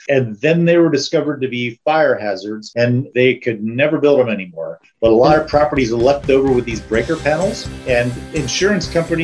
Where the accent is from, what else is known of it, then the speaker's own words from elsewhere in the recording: Seattle, Washington, United States; I am from Seattle.